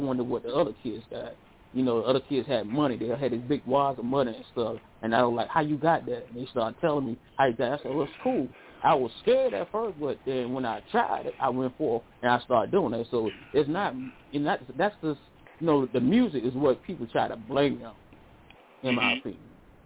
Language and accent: English; Jamaica; now in United States; I'm not originally from South. I'm originally from Jamaica. That's where I was born.